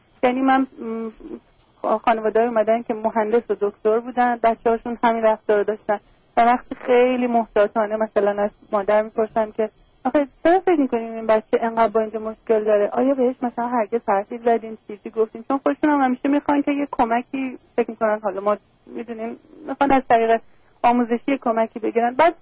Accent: Iran; من ایرانی هستم و فارسی حرف می‌زنم

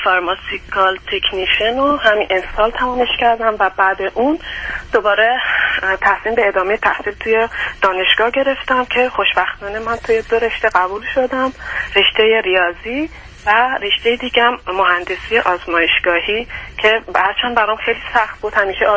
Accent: Tehran, Tehran Province, Iran; born there; من اصلیتم افغانی هستش، بعد ولی توی ایران متولد شدم، توی تهران. بعد چون پدر مادرم ایرانی نیستن به این خاطر به من ملیت ایرانی رو توی ایران نمیدادن

